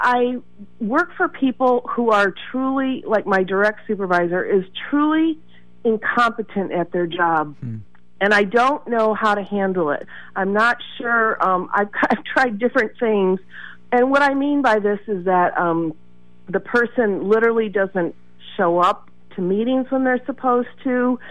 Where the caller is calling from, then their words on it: Danville, United States; I'm calling from Danville.